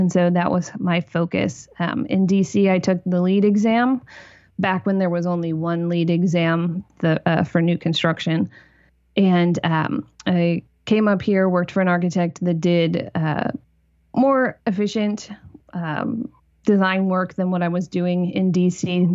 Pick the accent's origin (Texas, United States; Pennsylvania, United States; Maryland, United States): Pennsylvania, United States; Lancaster; In Lancaster, Pennsylvania. So okay. Most people have been there. And no, I'm not Amish, but lots of Amish community there.